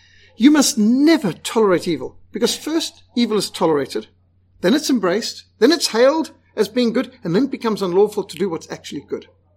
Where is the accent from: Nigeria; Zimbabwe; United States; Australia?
Zimbabwe; I was brought up in Rhodesia.